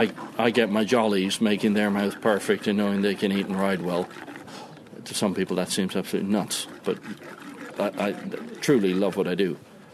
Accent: Ireland; Growing up in Ireland, I rode steeplechase races and all sorts of stupid shit to try and hurt myself on horses

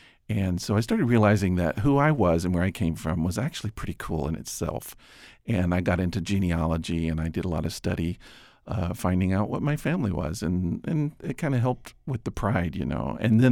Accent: Tennessee, United States; I grew up in East Tennessee, which is pretty heavy Scots-Irish influence.

